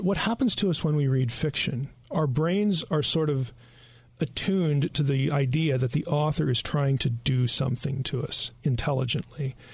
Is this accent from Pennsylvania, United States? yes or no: yes; Lebanon, Pennsylvania, United States; I'm from Lebanon, Pennsylvania.